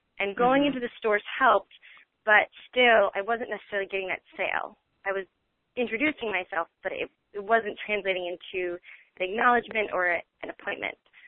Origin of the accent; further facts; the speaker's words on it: New York, United States; so I'm from New York, but I booked a ticket to Chicago.